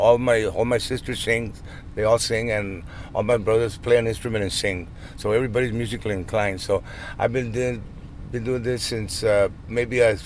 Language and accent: English; Knox City, Texas, United States; born there; I was born in Knox City, Texas. It's the West Texas by Wichita Falls. It's going up towards Abilene and up there.